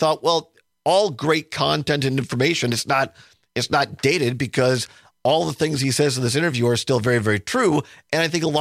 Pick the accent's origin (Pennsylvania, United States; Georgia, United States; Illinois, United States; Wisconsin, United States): Wisconsin, United States; Richland Center; I know where I grew up in Richland Center, you had veterans and also community members come out.